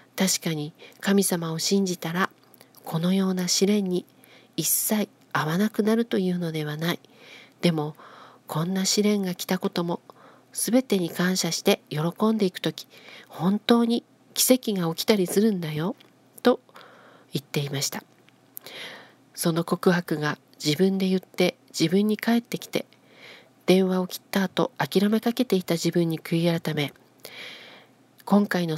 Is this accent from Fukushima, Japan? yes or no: yes; Fukushima, Japan; 私たちの実家は被災地の福島で